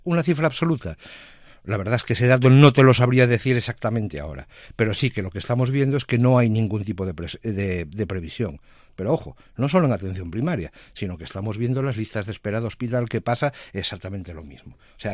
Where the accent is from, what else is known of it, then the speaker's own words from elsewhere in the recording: Galicia, Spain; Y yo te voy a contestar como gallego que soy.